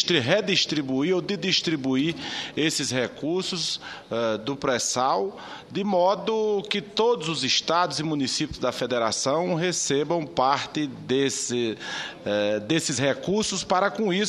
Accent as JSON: {"language": "Portuguese", "region": "Northeast Region", "country": "Brazil", "said": "como nordestino, como eu, e como brasileiro também"}